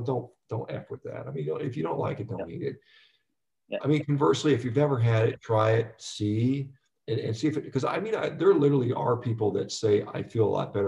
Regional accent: Texas, United States; I've been a big fan of beef, as an American, beef is, and as a Texan, beef is a big thing.

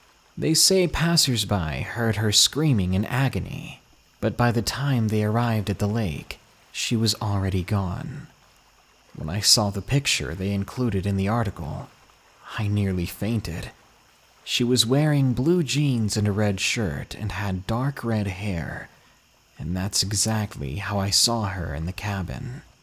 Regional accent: Massachusetts, United States; It was February, in my home state of Massachusetts. We're no strangers to snow.

